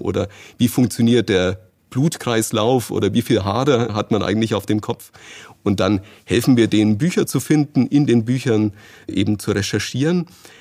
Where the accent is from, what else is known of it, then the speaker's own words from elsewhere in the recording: Bamberg, Bavaria, Germany; now in Dresden, Germany; Ich komme aus der Nähe von Bamberg